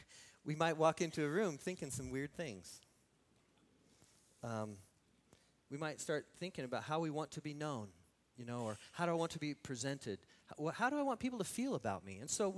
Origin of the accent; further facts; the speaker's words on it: Lebanon, Oregon, United States; I'm a dork from Lebanon, Oregon.